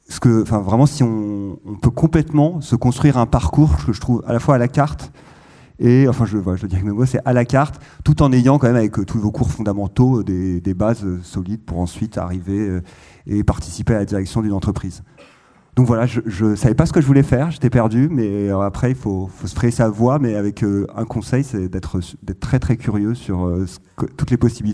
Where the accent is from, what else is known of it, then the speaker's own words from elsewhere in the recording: Marseille, Provence-Alpes-Côte d'Azur, France; moved away as an adult; Quand je suis arrivé, moi je viens de Marseille, je suis arrivé en 2011 et je ne me projetais pas du tout.